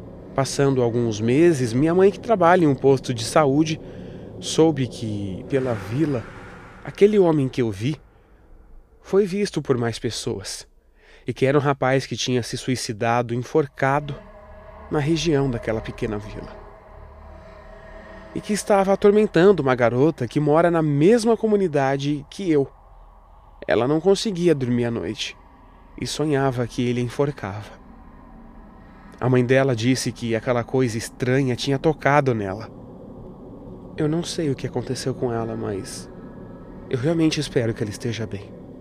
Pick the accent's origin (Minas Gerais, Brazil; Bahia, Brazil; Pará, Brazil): Pará, Brazil; Santarém; tenho 20 anos e sou de Santarém, no Pará.